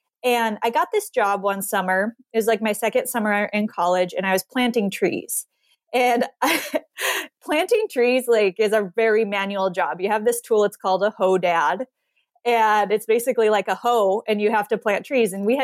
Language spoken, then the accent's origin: English; Montana, United States; But for me, I grew up in Montana. My family has a logging and excavating business.